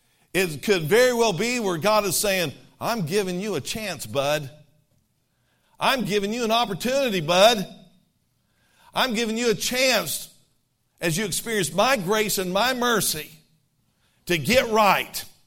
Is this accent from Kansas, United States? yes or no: yes; Fort Riley, Kansas, United States; born there; Americans, don't be mad at me. I was born in Fort Riley, Kansas.